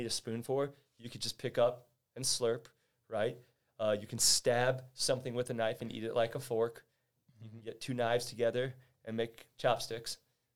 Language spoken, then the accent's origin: English; Queens, New York, United States; I'm from Queens. Ranch really isn't a thing there.